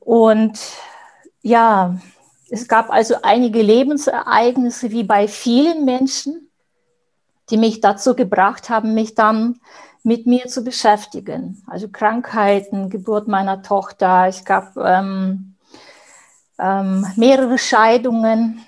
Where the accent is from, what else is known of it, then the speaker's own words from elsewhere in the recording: Belarus; Ich bin in Weißrussland aufgewachsen und wenn ich an meine Kindheit zurückdenke, sehe ich eine graue Farbe, Armut.